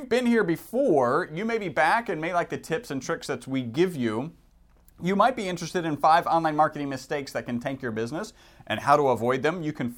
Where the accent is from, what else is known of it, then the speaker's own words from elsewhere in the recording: Texas, United States; We're from Texas, so we do say howdy.